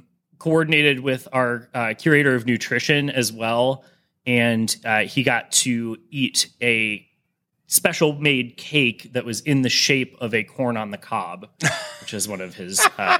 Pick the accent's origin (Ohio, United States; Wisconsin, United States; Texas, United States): Ohio, United States; Cleveland; My first sort of professional entrance into the field, growing up in Cleveland, I volunteered at the Natural History Museum there.